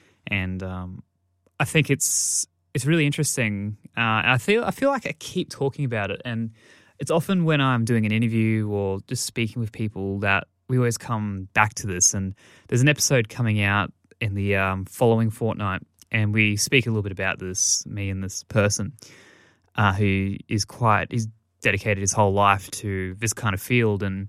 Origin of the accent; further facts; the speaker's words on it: Australia; as an Australian